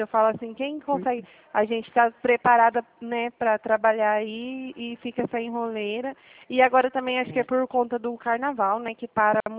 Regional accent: Dracena, São Paulo, Brazil; eu sou aqui de Dracena

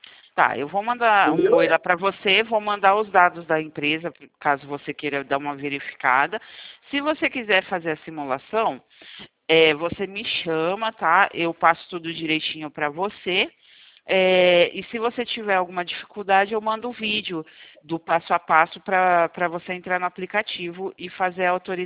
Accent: Valinhos, São Paulo, Brazil; Valinhos, eu sou de Valinhos, São Paulo, tá?

